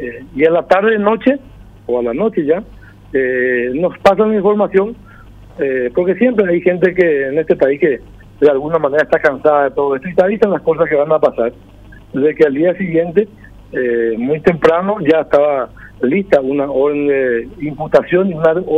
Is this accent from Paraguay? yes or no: yes; Guairá, Paraguay; nos duele muchísimo como paraguayos y como guaireños.